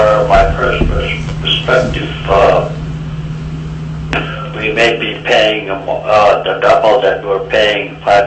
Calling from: Alaska, United States; I'm calling from Quikut, which is near Bethel. We're like 18, 20 miles east of Bethel.

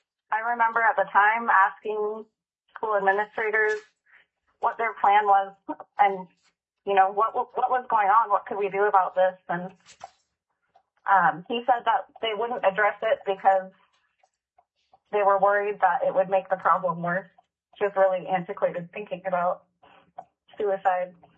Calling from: Juneau, Alaska, United States; I'm calling from Juneau.

